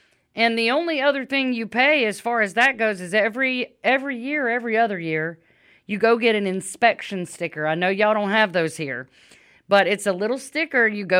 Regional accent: Louisiana, United States; moved away as an adult; I'm from Louisiana and moved here as an adult.

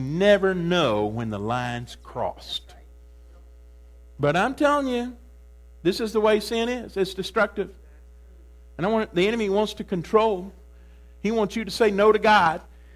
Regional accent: Texas, United States; when I was raised up in Deep East Texas

